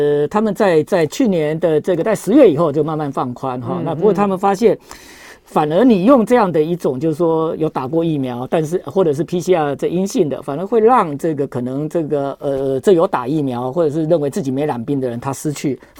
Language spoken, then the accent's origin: Chinese; Taiwan; 这跟我们台湾人不一样，我们台湾人是这个很愿意，